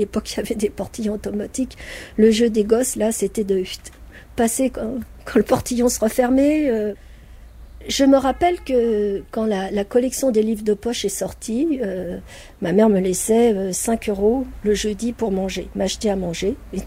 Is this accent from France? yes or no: yes; France; born there; Moi, je suis née en France. Moi, je suis née en 45.